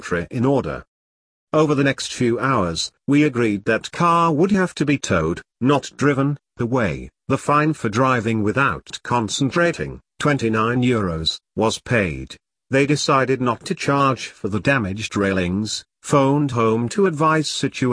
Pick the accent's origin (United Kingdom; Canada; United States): United Kingdom; England; Told them that I'm English, have limited Italian and could they please phone the police?